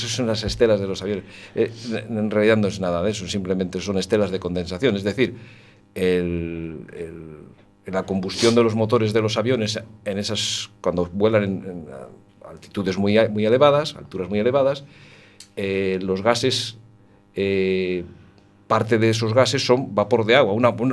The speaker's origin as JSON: {"language": "Spanish", "town": "León", "region": "Castile and León", "country": "Spain", "also_born_or_lived": "Madrid", "said": "yo soy de León y entonces, pues, digo, bueno, para acercarme un poquito. Yo estaba ya un poquito cansado de estar en Madrid, estudié en Madrid, estuve años trabajando en Madrid"}